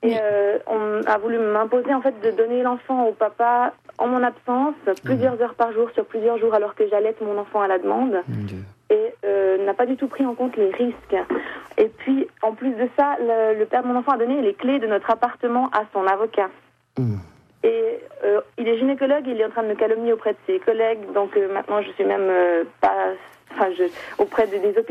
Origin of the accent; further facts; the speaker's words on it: Switzerland; Moi, je suis suisse, le papa est étranger.